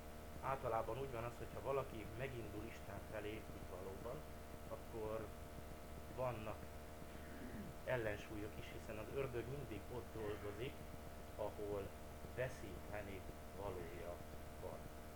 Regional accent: Sárospatak, Borsod-Abaúj-Zemplén, Hungary; én Sárospatakon jártam gimnáziumba, szüleim pont akkor haltak meg, akkor oda jártam az első évbe, és én ott nőttem föl egyedül

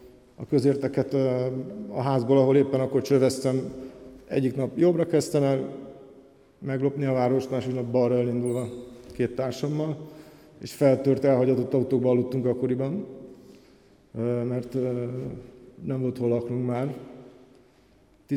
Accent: Budapest, Hungary; born there; Én 74-ben születtem, egy jómódú vállalkozó családban, itt Budapesten, második gyermekként.

